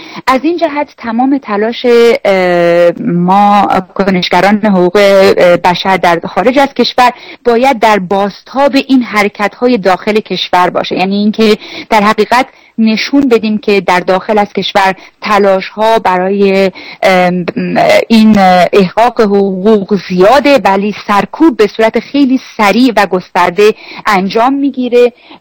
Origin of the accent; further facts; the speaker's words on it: Iran; moved away; همیشه به عنوان یک ایرانی همیشه قلبم برای ایران و همیهنانم می زنه، و درسته که اینجا زندگی، شرایط زندگی فراهمه، ولی ما هیچ وقت از اونها جدا نیستیم.